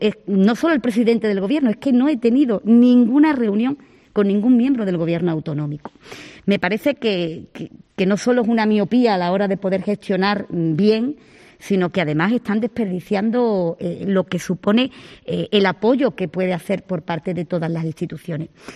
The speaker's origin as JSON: {"language": "Spanish", "region": "Andalusia", "country": "Spain", "said": "Algo habrá que decir de mi tierra. Bueno, pero yo creo que afortunadamente la provincia de Cádiz es un casi paraíso"}